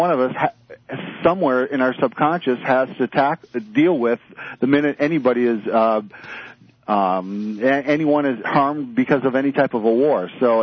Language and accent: English; Minnesota, United States; Hello, Mark. … I'm from Minnesota.